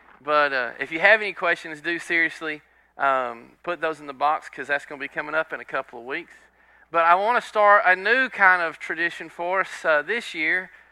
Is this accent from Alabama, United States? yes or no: no; Texas, United States; Now, I'm from Red River County. We don't normally use these kind of words over there, so forgive me if I mispronounce.